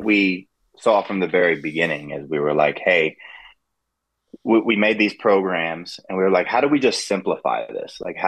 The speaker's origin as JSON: {"language": "English", "region": "Ohio", "country": "United States", "moved": "as an adult", "lives_now": "Los Angeles, United States", "said": "because I just moved to LA when I was 18 from Ohio."}